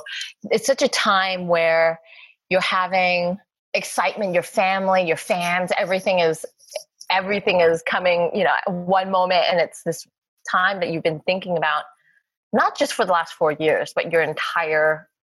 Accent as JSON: {"language": "English", "town": "Los Angeles", "region": "California", "country": "United States", "tie": "born or raised there", "said": "I'm all American. Then you go into like a long conversation about like explaining how your parents immigrated, or when people ask you, you know, where are you really from? I'm like, LA. LA."}